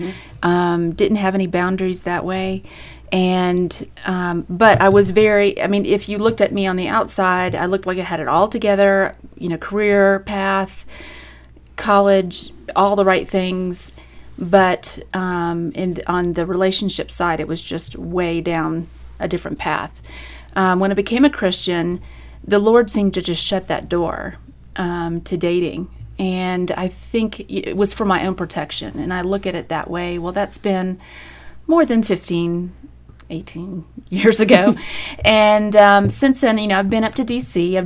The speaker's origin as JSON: {"language": "English", "town": "Atlanta", "region": "Georgia", "country": "United States", "said": "I am originally from Atlanta and grew up in a non-religious home. I became a Christian when I was 28"}